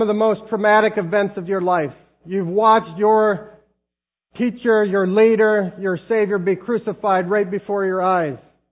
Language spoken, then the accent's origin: English; Liberia; as I grew up in Liberia